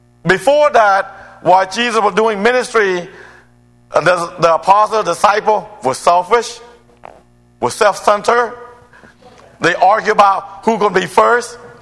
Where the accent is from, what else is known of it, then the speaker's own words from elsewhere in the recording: Atlanta, Georgia, United States; Like I told you, I grew up in Atlanta.